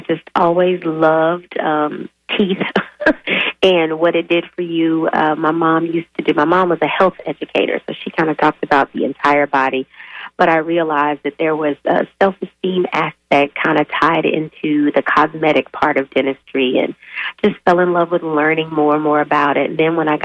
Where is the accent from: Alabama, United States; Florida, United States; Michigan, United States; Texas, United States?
Alabama, United States; Montgomery; I grew up in Montgomery, Alabama, and the history, I'm actually going home today